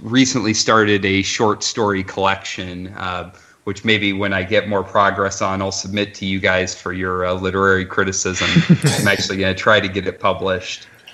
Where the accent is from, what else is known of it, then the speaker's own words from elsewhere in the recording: Ohio, United States; Yeah, I'm from the Akron, Canton area.